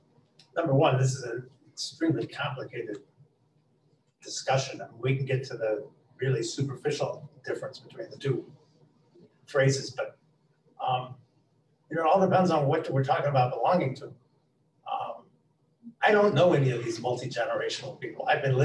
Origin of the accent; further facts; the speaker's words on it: Winnetka, Illinois, United States; I was brought up on the North Shore. I was the son of a doctor, of a lawyer, and my mom's family was all doctors, and you know, as it turned out, I was actually one of the poorer people in Winnetka.